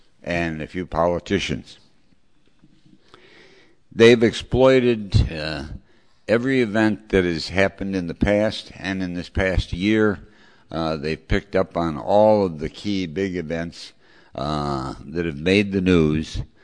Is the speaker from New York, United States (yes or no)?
yes; New York, United States; including, I'm ashamed to say, my home state of New York